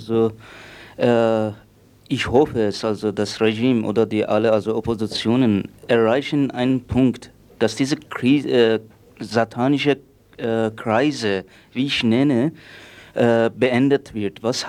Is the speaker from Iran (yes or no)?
yes; Iran; German is a second language; Meine Probleme als Iraner ist nicht Kommunismus oder ein anderes Ideologie, sondern also meine Probleme ist also Wirtschaft im Iran.